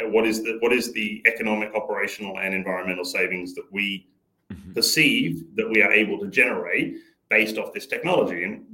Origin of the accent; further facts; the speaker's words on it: Australia; China to Australia, being Australian